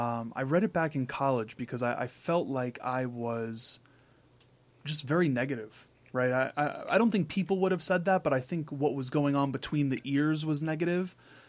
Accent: New York, United States; just being a New Yorker and operating in autonomous mode

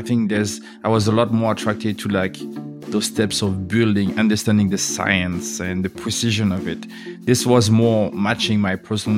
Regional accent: France; That's one of my saddest things, you know, growing up in France. I've been to like lots of bakeries.

